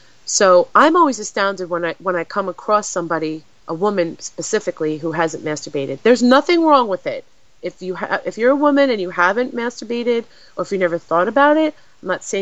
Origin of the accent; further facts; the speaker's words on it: New York, United States; accent: New York; oh, there comes my New York accent.